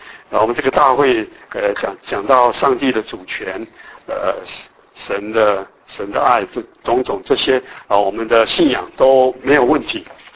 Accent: Taiwan; 那我们现在甚至于我那人跟我们从台湾来

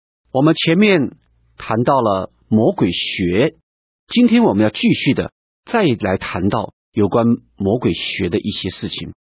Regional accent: China; 或者也是因为在我们中国人一向的观念里面是敬鬼神而远之

